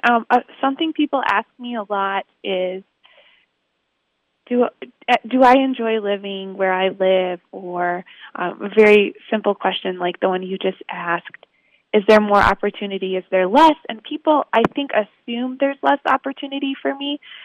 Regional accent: Chicago, Illinois, United States; I came from Chicago.

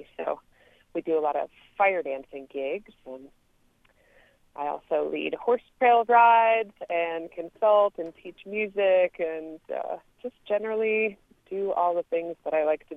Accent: Massachusetts, United States; I grew up in Massachusetts. Most of my family is from New Hampshire, so it has a really similar vibe to New Hampshire, actually.

